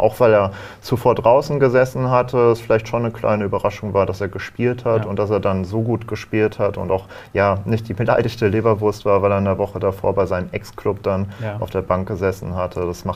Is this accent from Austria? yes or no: no; Lower Saxony, Germany; Ich komme ja aus Ostfriesland.